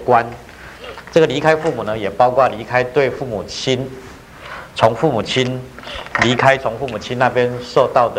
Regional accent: China; 这个也还是很难，对我们中国人来说很难，在美国人来说比较容易。

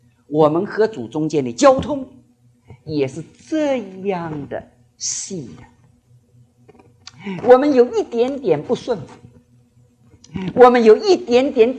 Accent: Jiangnan, China; 我是江南人啊，我学一句我们江南的话

